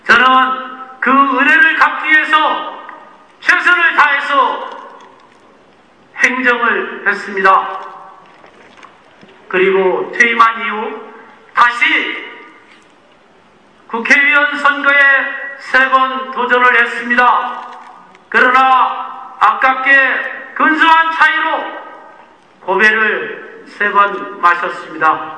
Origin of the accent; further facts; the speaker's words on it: Seocheon, South Chungcheong, South Korea; 가장 민주당에 적박한 곳인 우리 내 고향 농촌 서천부터 바뀌어 만들겠다라는 신념하에 제가 30대 초반의 나이로 내려왔습니다.